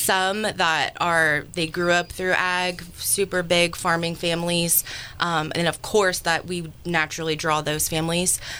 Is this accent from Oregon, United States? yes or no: yes; Eagle Point, Oregon, United States; I'm from Southern Oregon, from Eagle Point. It's a little cattle town right outside of Medford.